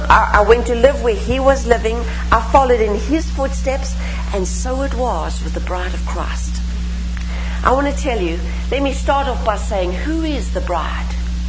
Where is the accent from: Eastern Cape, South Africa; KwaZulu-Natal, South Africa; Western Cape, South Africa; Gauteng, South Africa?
Eastern Cape, South Africa; East London; I was born in East London, which is right on the east coast of South Africa